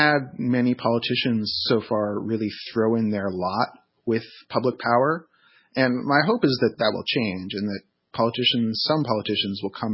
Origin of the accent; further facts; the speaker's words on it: California, United States; I grew up in California during the Enron crisis.